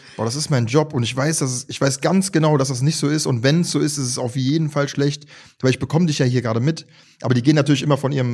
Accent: Germany; Ich bin ja ein Deutscher.

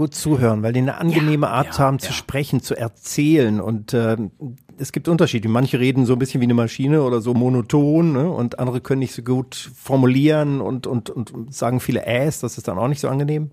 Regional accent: Katernberg, North Rhine-Westphalia, Germany; ich komme aus Katernberg und so und bin jetzt Lokführer

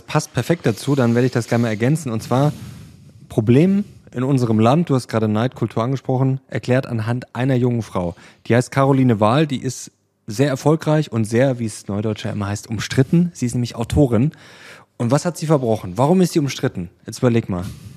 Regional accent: East Germany, Germany; zum Beispiel bei uns in Ostdeutschland, ist ja auch ein Riesenproblem, da gehen ja auch sehr viele Leute weg.

